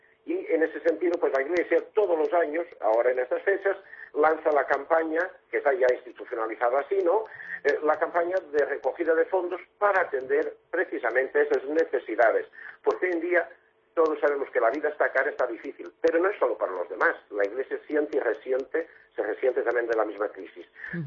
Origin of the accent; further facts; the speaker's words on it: Portugal; Yo, que soy portugués